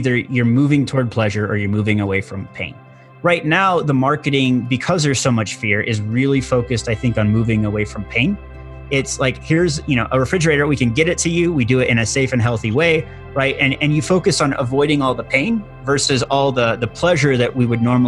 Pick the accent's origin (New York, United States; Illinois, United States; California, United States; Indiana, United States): Indiana, United States; I'm from Indiana originally.